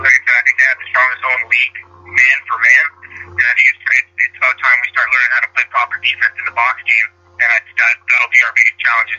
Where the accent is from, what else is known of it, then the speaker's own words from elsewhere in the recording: Ontario, Canada; now in United States; I'm from Ontario, and I got into the field lacrosse team down here